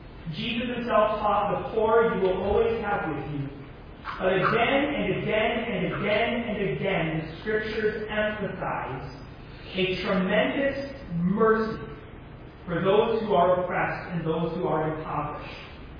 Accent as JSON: {"language": "English", "region": "Minnesota", "country": "United States", "tie": "born or raised there", "said": "I was born and raised in Minnesota, so I'm not allowed to like Iowa."}